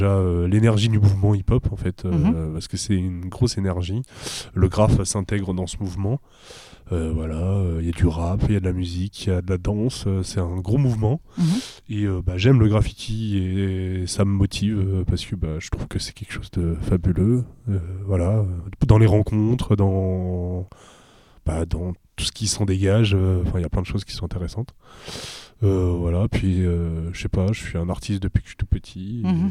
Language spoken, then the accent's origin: French; Vendôme, Centre-Val de Loire, France; Et je suis un artiste vendômois, graffeur de spécialité.